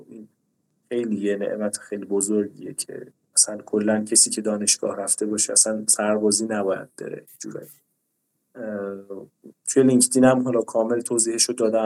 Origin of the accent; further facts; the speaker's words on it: Iran; ولی خب به هر حال ما ایرانی هستیم، راههایی بلدیم دیگه